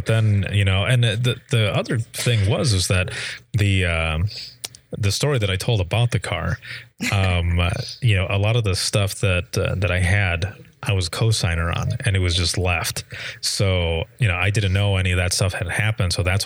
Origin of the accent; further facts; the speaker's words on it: Michigan, United States; because I'm from Southwest Michigan. So we've got Lake Michigan right there.